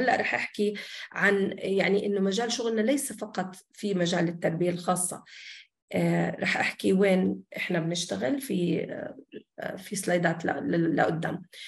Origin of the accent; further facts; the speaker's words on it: Jordan; إنه يكون عندنا في الأردن الحمد لله بدأت المدارس تتوجه لتوظيف العلاج الوظيفي